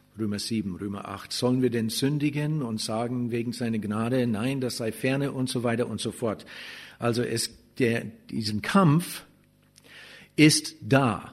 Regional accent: Germany; Wir sind ja Deutsche, gell?

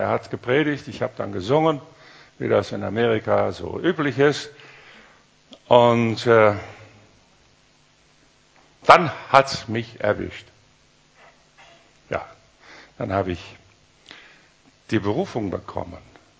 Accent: Germany; ich bin Deutscher, ich wohne hier, ich möchte gern das Flair, das hebräische Flair rüberbringen.

